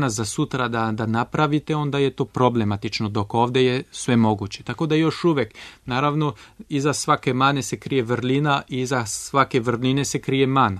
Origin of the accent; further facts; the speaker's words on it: France; now in Serbia; život u Srbiji mi se sviđa. Ja sam imao srećno detinjstvo u Francuskoj, a ja sam siguran da moja ćerka će imati prelepo i srećno detinjstvo ovde u Srbiji.